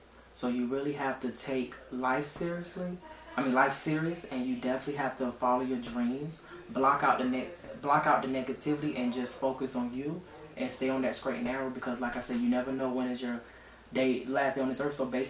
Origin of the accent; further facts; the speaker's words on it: South Carolina, United States; I'm a guy from South Carolina, a country boy with big dreams.